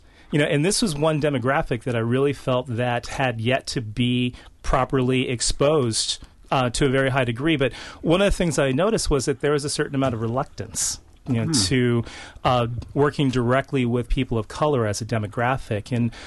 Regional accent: Los Angeles, California, United States; And ironically, I grew up in Los Angeles, California, which is probably one of the most, you know, densely urban areas in the country.

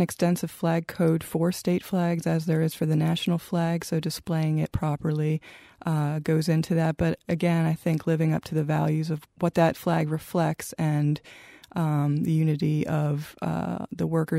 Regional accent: Pennsylvania, United States; Well, I grew up in Pennsylvania.

